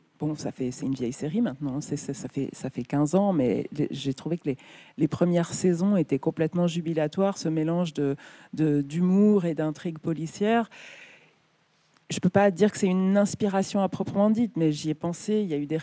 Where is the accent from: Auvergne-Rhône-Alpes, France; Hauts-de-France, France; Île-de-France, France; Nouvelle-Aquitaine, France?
Île-de-France, France; Paris; Je suis parisienne, j'ai grandi à Paris, j'ai fait mes études là